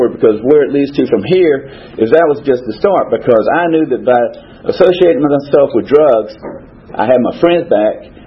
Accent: Roanoke, Virginia, United States; born there; I was born in Roanoke, Virginia in 1961. I have two other brothers.

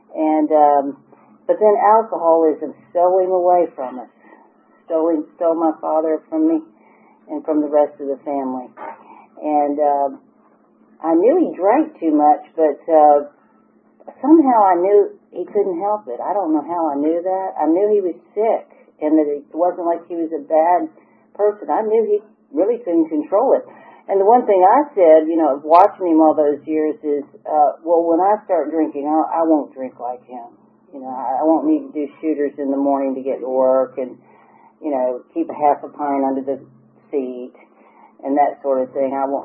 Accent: Jacksonville, Florida, United States; born there; I was born in Jacksonville, Florida, and my family, my dad was a practicing alcoholic

